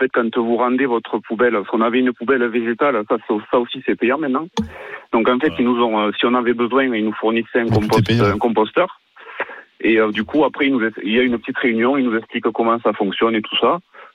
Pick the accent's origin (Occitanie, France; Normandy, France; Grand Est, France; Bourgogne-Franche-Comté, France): Occitanie, France; Lévignac; Je suis de Lévignac. Je suis à pas loin du docteur Marty.